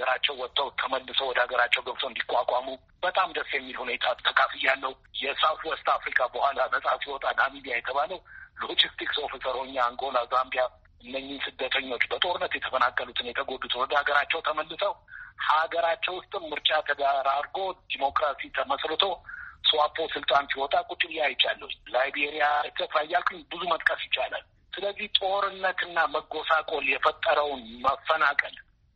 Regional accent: Addis Ababa, Ethiopia; እኔ ተወልጄ ያደኩት እዚሁ አዲስ አበባ ነው።

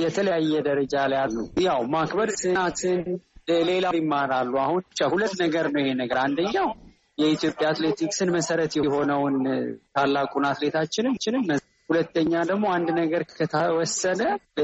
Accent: Addis Ababa, Ethiopia; እኔ የአዲስ አበባ ነው ተወልጄ ያደግኩት፣

